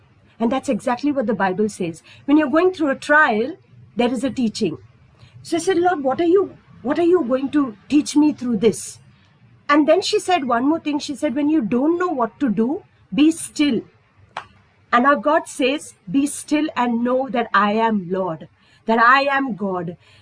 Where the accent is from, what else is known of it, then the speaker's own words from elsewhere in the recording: Vasai, Maharashtra, India; Nobody knows him back in Vasai. If it had to be my hometown, the Pawala, the Dudwala, the Kiranawala, they all know him